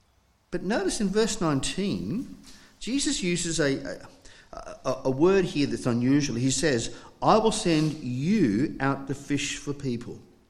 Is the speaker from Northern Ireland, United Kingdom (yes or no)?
no; Scotland, United Kingdom; born there; I was born in Scotland. I've been back a few times to talk to the family.